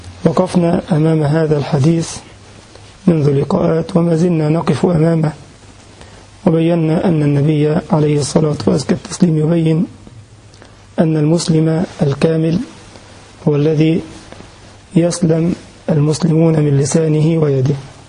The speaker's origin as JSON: {"language": "Arabic", "country": "Egypt", "said": "المثل ده موجود عندنا في مصر، لا أدري هل يوجد في بلدانكم أم لا."}